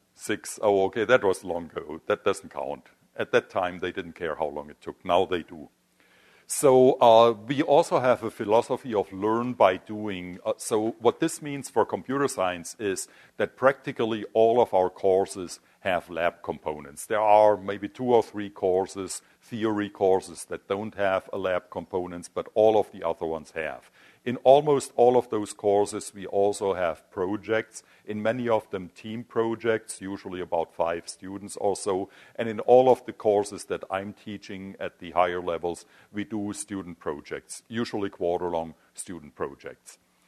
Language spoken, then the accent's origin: English; Germany; English is a second language; now in United States; Originally, I'm from Germany. You probably guessed from my accent already that I'm not a native US citizen.